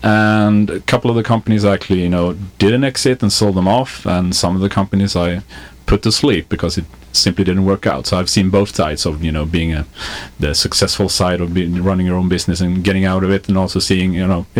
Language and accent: English; Sweden; English is a second language; I'm from Sweden, so that's, you know, excuse for the accent at least.